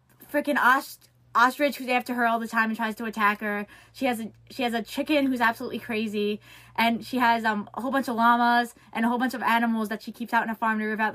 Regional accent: New York, United States; Oh, I'm from New York.

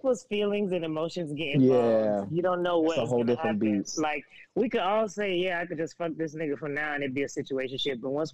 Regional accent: Florida, United States; oh, well, I'm a travel nurse and I'm from Florida, whatever.

